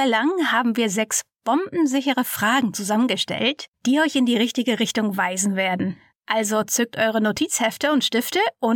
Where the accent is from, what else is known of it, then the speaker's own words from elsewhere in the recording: Hamburg, Germany; born there; Also ich bin zwar in Hamburg geboren, meine Mutter aber nicht, mein Vater ebenfalls nicht.